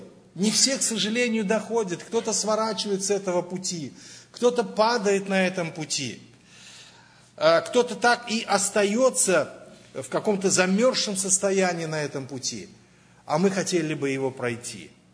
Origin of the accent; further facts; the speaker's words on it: Samara, Samara Oblast, Russia; я из Самарии, то есть из Самары, это Волга.